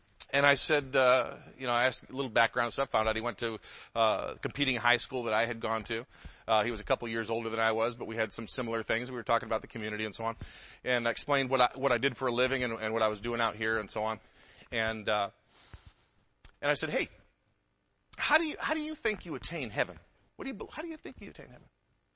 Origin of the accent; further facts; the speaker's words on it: Detroit, Michigan, United States; I grew up in the Metro Detroit area. We have a large Jewish community in the Metro Detroit area.